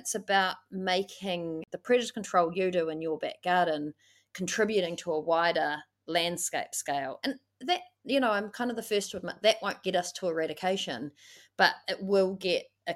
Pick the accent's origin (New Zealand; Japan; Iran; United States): New Zealand; Wellington; I grew up in Wellington, and in the 90s here